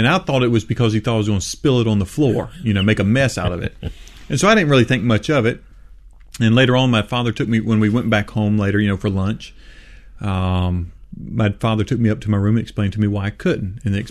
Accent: United States; I'm an American.

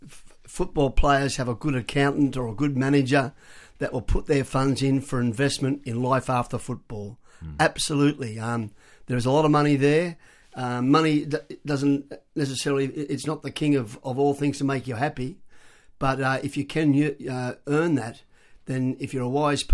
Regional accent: Wagga Wagga, New South Wales, Australia; also born or lived in Sydney; I was born in Sydney. I'm the eldest of five children. My father was a policeman. Sadly, Dad passed away 6 years ago. But because I had bad asthma, we got shot off to Wagga. Dad got transferred to Wagga.

